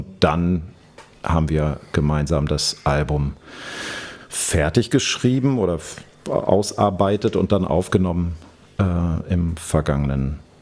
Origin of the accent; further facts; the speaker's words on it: Hanover, Lower Saxony, Germany; now in Berlin, Germany; Nee, ich komme aus Hannover ursprünglich.